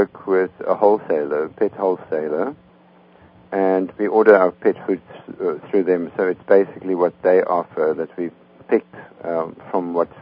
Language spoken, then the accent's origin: English; South Africa; now in United States; I'm originally from South Africa. I'm a U.S. citizen now.